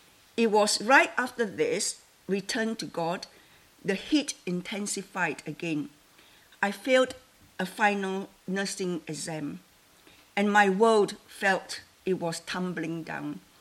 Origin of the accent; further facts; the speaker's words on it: Malaysia; he was offered a job right in my hometown in Malaysia without even applying.